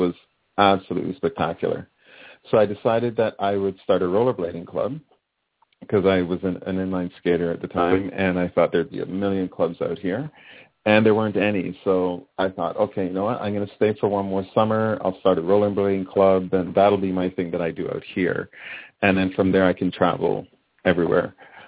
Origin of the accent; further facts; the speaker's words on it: Clarendon, Jamaica; also born or lived in Kingston; I was born in Jamaica, Kingston, but I grew up in, well, not grew up, spent the first 8 years of my life in a town called Clarendon, which is basically right in the center of the island.